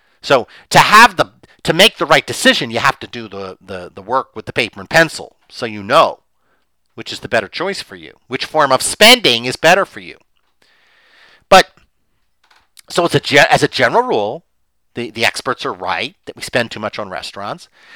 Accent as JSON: {"language": "English", "town": "Philadelphia", "region": "Pennsylvania", "country": "United States", "tie": "born or raised there", "said": "We grew up in Northeast Philadelphia. She's still in that house."}